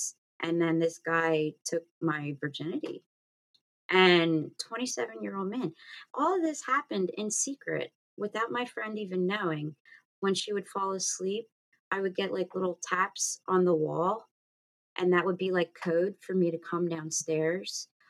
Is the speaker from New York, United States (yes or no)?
no; Pennsylvania, United States; So I go for a walk in my hometown, not realizing that violence can happen to you literally anywhere.